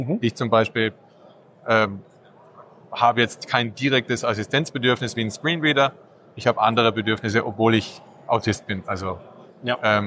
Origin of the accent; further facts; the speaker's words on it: Austria; now in Switzerland; ich bin Österreicher, lebe in der Schweiz, schaffe auch in der Schweiz